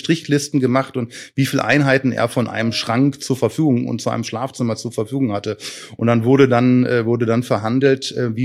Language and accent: German; Essen, North Rhine-Westphalia, Germany; Du erstmal sind wir Essener und da wir unsere Stadt lieben